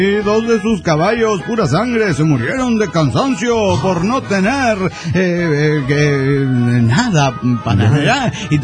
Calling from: San Diego, California, United States; de San Diego, California, USA.

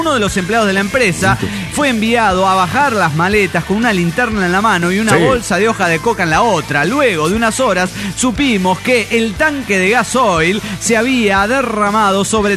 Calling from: Venezuela; desde Venezuela.

